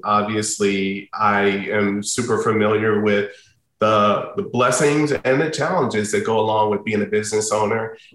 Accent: Somerset, New Jersey, United States; also born or lived in Elizabeth; And I was born and raised in New Jersey, born in Elizabeth, New Jersey, grew up in Somerset, New Jersey.

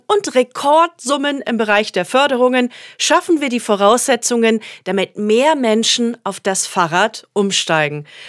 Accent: Cologne, North Rhine-Westphalia, Germany; das sage ich als Kölnerin

